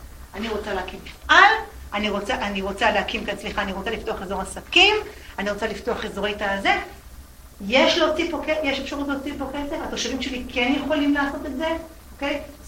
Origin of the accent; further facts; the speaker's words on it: Netanya, Central District, Israel; גדלתי בנתניה